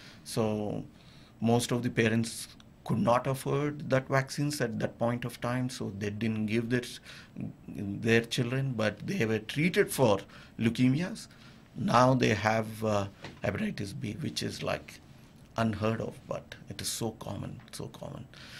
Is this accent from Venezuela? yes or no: no; India; moved away as an adult; I grew up in India